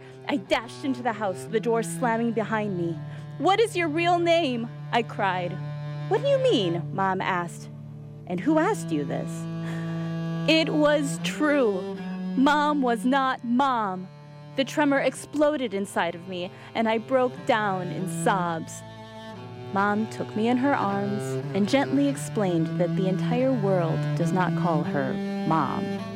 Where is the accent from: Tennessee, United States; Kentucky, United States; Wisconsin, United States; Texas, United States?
Wisconsin, United States; I grew up in Wisconsin, surrounded by land, and have never seen coral in my life. My name doesn't fit in the Midwest.